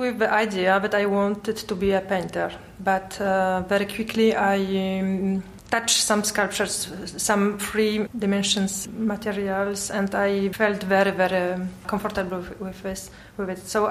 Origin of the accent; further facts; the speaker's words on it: Zawiercie, Silesian Voivodeship, Poland; English is a second language; But I was born in 77. So we were also all the time with this communist period in one shared building all together with a small city, Zawiercie.